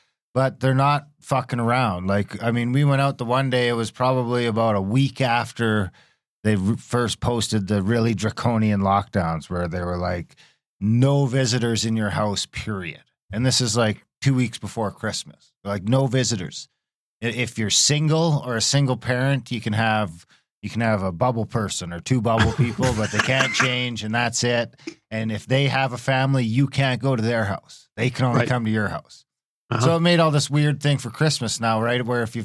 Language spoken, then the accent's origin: English; Ontario, Canada; I'm from Ontario, so I wouldn't call it a lake.